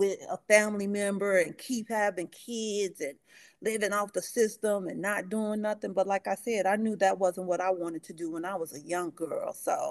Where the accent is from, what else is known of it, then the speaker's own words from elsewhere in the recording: Chicago, Illinois, United States; Well, if I grew up on the South Side, and when I say the South Side of Chicago, I want to say like the Southeast Side, right off of South Chicago and Yates